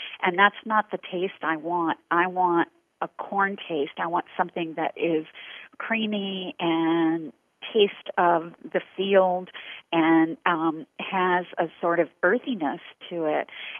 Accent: Corbin, Kentucky, United States; So this happened in the town that I grew up in Corbin, Kentucky.

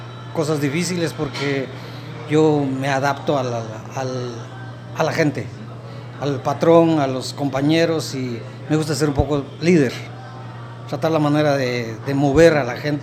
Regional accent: Guatemala; now in Colorado, United States; De Guatemala.

